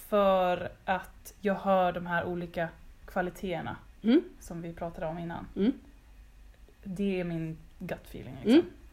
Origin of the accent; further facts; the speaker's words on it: Gotland, Sweden; Jag kommer från Gotland.